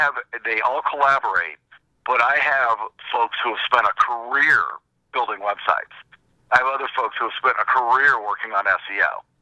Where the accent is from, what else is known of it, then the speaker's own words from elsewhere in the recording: Santa Claus, Indiana, United States; now in Indianapolis, United States; I grew up in southern Indiana, down in the Santa Claus area.